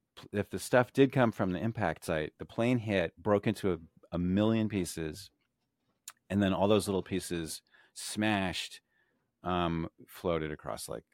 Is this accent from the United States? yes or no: yes; United States; Buoy, because we're Americans, that's how we say it. We're not being dumb, we're just being American, which is maybe the same thing.